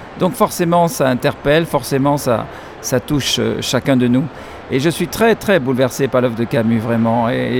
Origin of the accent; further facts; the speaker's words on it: Morocco; born there; parce que je suis né moi-même au Maroc